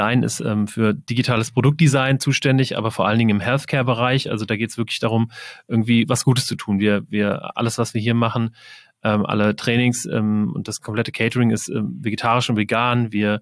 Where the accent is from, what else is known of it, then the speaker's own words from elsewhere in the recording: Wiesbaden, Hesse, Germany; Also ich komme aus Wiesbaden.